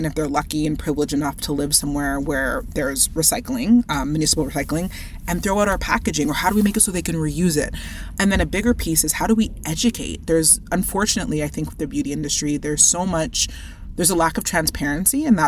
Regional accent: Winnipeg, Manitoba, Canada; I grew up in Winnipeg, Manitoba

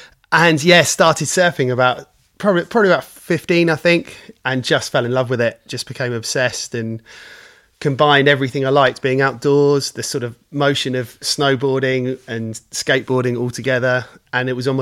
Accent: Wootton, South East England, United Kingdom; I was born on the island. I was born and I grew up in Wootton, and I grew up alongside our family business, which was, or is, Harwood's Garage

